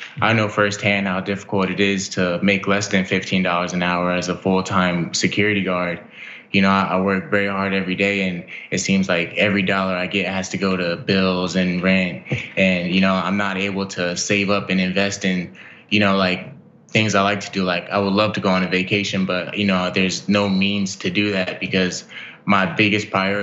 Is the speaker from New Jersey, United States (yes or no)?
yes; New Jersey, United States; now in Las Vegas, United States; I came originally from New Jersey and moved to Las Vegas.